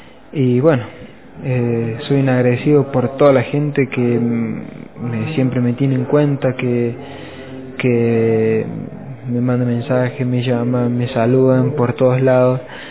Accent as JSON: {"language": "Spanish", "town": "Quines", "region": "San Luis", "country": "Argentina", "said": "Hola, sí, yo soy de Quines"}